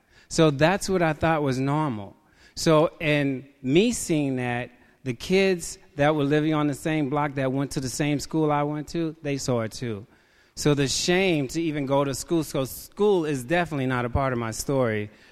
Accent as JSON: {"language": "English", "town": "Chicago", "region": "Illinois", "country": "United States", "said": "I'm here from Chicago. I do have a home group back in Chicago"}